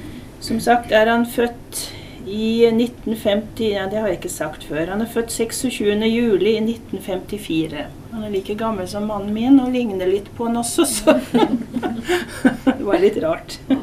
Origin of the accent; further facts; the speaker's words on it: Northern Germany, Germany; Norwegian is a second language; now in Norway; så er jeg opprinnelig tysk. Jeg vokste opp i Nord-Tyskland på landsbygda, på en sånn liten dorf på landet.